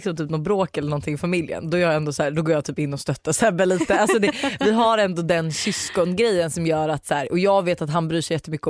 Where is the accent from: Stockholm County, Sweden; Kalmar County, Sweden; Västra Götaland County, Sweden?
Stockholm County, Sweden; Danderyd; also born or lived in Australia; now in Sollentuna, Sweden; Men jag är uppvuxen i Danderyd. Ja. Bodde en stund i Australien och bor nu i Sollentuna.